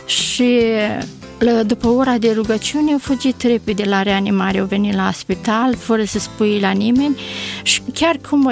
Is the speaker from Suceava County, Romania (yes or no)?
yes; Udești, Suceava County, Romania; born there; M-am născut în comuna Udești și satul Știrbăț